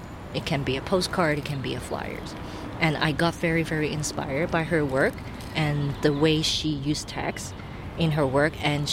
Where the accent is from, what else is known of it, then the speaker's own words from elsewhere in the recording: Hong Kong; And I was from Hong Kong, and then art in Hong Kong is not really a thing that get appreciated.